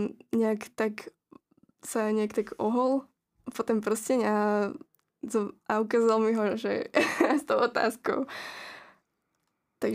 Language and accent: Slovak; Žilina Region, Slovakia; keďže som až z Kysuc, tak sme dosť skoro ráno išli.